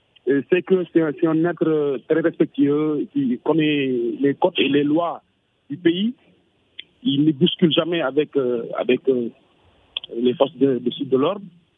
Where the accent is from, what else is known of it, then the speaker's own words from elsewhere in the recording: Senegal; c'est sûr que nous sommes Sénégalais. Avant le parti, nous sommes déjà Sénégalais.